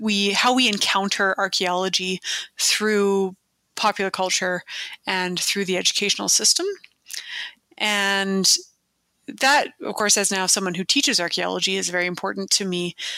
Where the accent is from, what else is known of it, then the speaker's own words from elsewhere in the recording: British Columbia, Canada; I grew up on the West Coast near Vancouver.